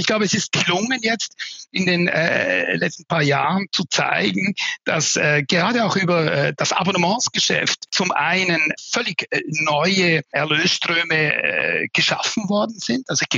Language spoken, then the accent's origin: German; Switzerland; Darüber hinaus bin ich Schweizer.